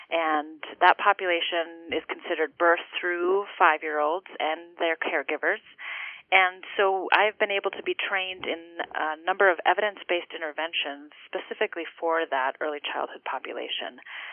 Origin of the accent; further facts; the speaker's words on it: Duluth, Minnesota, United States; now in Two Harbors, United States; Yeah, well, I'm from Duluth originally. I was born and raised. I left for 10 years exploring different parts of the U.S. and came back here to be near family again.